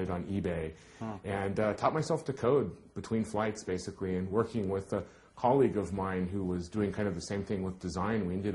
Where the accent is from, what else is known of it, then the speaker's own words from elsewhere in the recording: Hawaii, United States; moved away as an adult; also born or lived in Seattle; I grew up in Hawaii, which is a wonderful place, but at the same time, it's a very difficult place to make a living in. And so I left Hawaii. I went to Seattle.